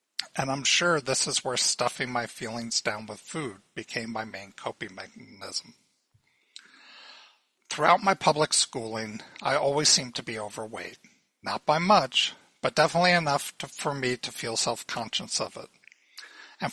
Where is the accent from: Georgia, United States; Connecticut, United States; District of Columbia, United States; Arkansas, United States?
District of Columbia, United States; Washington; moved away as an adult; we were married and moved away from my hometown of Washington, D.C. to Colorado.